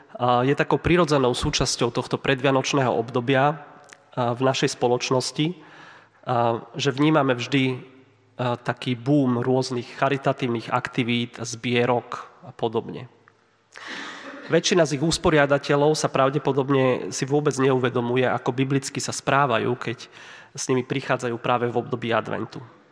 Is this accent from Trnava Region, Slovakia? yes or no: yes; Trnava, Trnava Region, Slovakia; U nás v Trnave, odkiaľ pochádzam a kde bývam